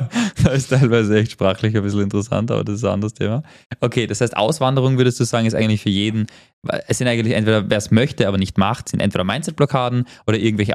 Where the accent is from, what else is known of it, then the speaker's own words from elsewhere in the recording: Austria; ich als Österreicher, ich bin ja so aufgewachsen